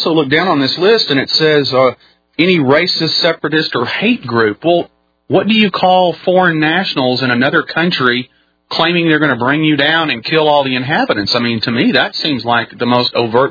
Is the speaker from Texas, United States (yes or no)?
yes; Texas, United States; I'm a Texan. And that's the way I view things. Number one, I'm a Texan. Number two, I'm an American.